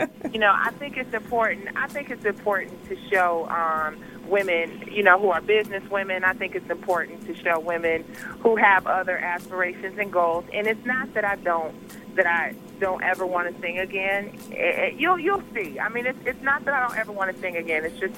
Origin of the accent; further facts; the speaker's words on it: Detroit, Michigan, United States; from Detroit